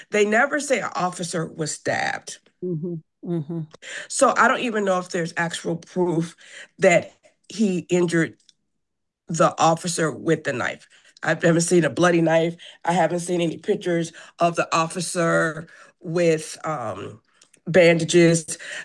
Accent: Madison, Wisconsin, United States; born or raised there

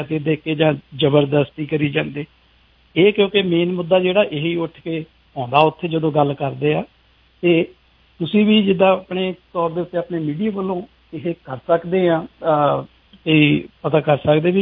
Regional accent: Jalandhar, Punjab, India; ਮੈਨੂੰ ਪਤਾ ਮੈਂ ਜਲੰਧਰ ਤੋਂ ਹੀ ਹਾਂ

